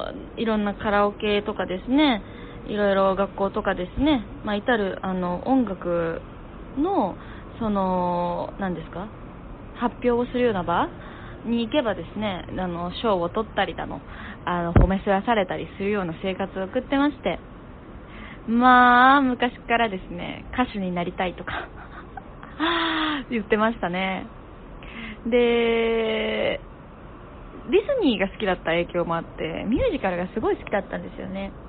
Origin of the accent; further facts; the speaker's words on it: Aichi, Japan; 私生まれも育ちも愛知県です。愛知県のですね、田舎町に生まれまして、あの母子家庭だったんですよね。